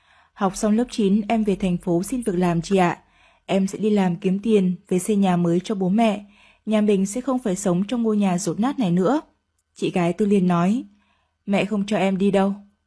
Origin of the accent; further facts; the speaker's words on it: Cao Bằng, Vietnam; tôi sinh ra và lớn lên ở Cao Bằng.